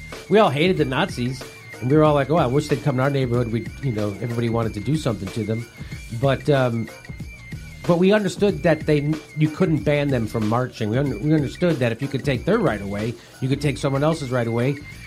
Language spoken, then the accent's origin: English; Chicago, Illinois, United States; So, now, I hope you understand that when I was a kid, I grew up in Chicago.